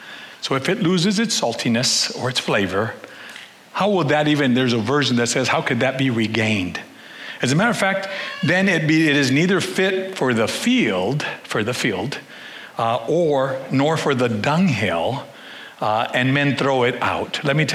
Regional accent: United States; I mean, I grew up here in the States, but during like November, December, January, we would go.

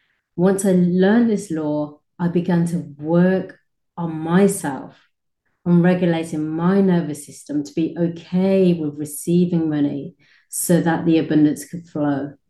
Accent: United Kingdom; also born or lived in Kuwait; now in Dubai, United Arab Emirates; So this week, I have been in my home country, the UK. I currently live in Dubai in the United Arab Emirates, and I've lived in Dubai with my family for the past 4 years, almost 4 years. But before that, we lived in another Middle Eastern

